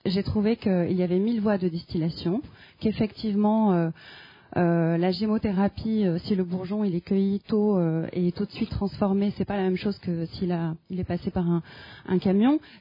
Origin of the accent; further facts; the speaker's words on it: Tahiti, French Polynesia; born there; Je suis née à Tahiti. Du coup, Tahiti, c'est la Polynésie française.